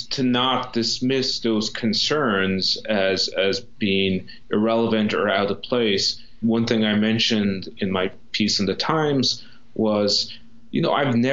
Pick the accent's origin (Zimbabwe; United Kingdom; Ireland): Ireland; Munster; moved away as an adult; now in United States; County Kerry, so in the rural southwest of the country. It's a beautiful part of the country if you're ever over there.